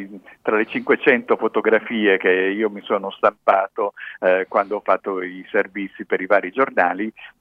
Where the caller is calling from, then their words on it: Piedmont, Italy; io ti sto parlando dalla provincia di Cuneo e devo dirti che di discoteche una volta ce n'erano tantissime